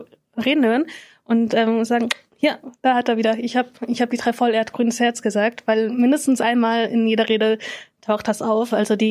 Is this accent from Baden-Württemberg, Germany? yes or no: yes; Laiz, Baden-Württemberg, Germany; Das nennt sich Leitz, ist übrigens von den grünen, ehemaligen grünen Minister aus Thüringen, Winfried Kretschmann, der Heimatort. Da komme ich her